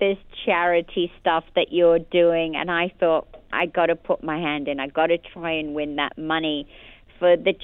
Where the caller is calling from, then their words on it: Beverly Hills, California, United States; I am. I'm calling you from my home. It's 12:30 at night here